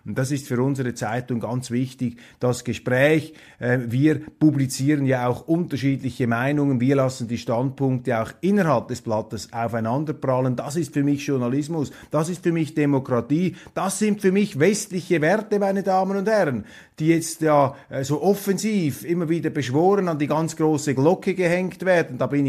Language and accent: German; Switzerland; Und da muss ich einfach als Schweizer, als Kleinstaatler, als Verfechter der Neutralität sagen